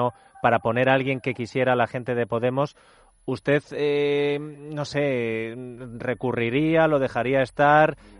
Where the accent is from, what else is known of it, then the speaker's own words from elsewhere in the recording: Community of Madrid, Spain; yo no soy de Getafe, no lo soy. Soy madrileño, pero no soy de Getafe.